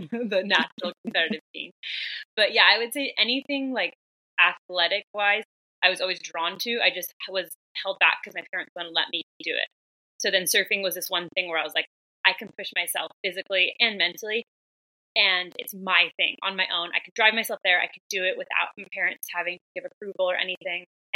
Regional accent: San Diego, California, United States; I grew up watching people in San Diego, like Joel Tudor

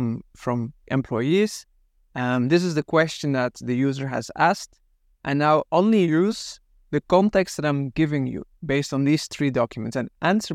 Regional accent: Belgium; English is a second language; in my home country, in Belgium

